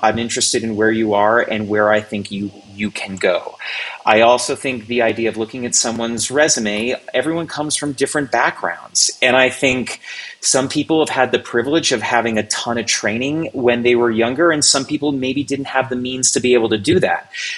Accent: East Coast, United States; now in Greeley, United States; like I said, growing up on the East Coast, the humidity was horrible.

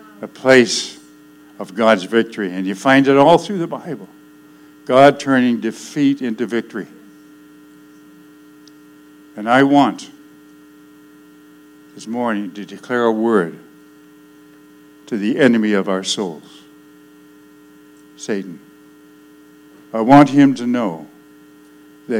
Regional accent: Acadia, Canada; I'm French-Canadian and I come from Acadia.

